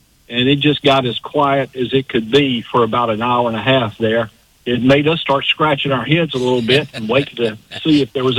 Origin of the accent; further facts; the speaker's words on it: United States; There's some interesting things happening in the country right now, and though we are from the States, there was a sense of real unease today while we were in Nazareth.